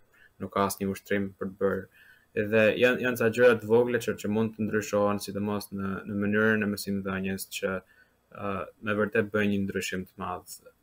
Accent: Lezhë, Lezhë County, Albania; nga Lezhë, dhe më pëlqen këto emrat.

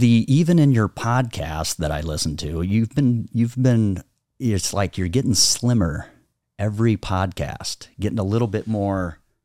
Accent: Iowa, United States; I was a wrestler. I'm from Iowa.

